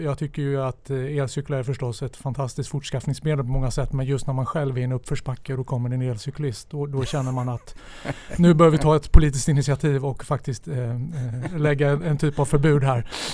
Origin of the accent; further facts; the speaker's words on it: Sollentuna, Stockholm County, Sweden; jag är en trebarnsfar från Sollentuna.